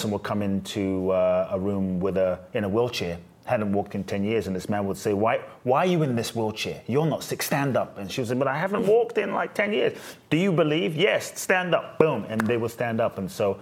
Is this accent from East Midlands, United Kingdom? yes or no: no; London, United Kingdom; moved away as an adult; now in United States; my father's from Ghana. Uh-huh. My mother's Japanese. I grew up in London, and since 18, I've been in the U.S. So kind of over half my life now.